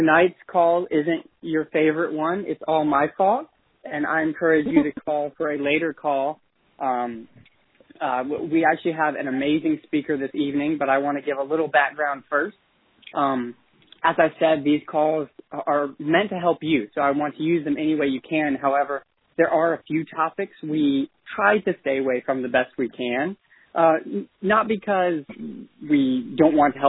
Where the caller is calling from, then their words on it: Hoboken, New Jersey, United States; I'm calling from Hoboken, New Jersey today.